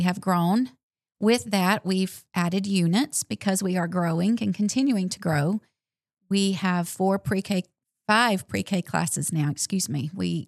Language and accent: English; Sylacauga, Alabama, United States; I'm from Sylacauga. I'm a graduate of Sylacauga High School. Came through the school system, so this community has always meant a lot to me, and this is where I wanted to teach.